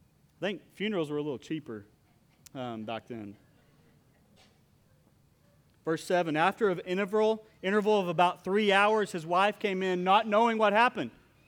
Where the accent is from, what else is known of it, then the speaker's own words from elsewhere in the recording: Oklahoma, United States; So I grew up with my cousins. We grew up in Southwest Oklahoma, and we had to come up with our own ideas of fun.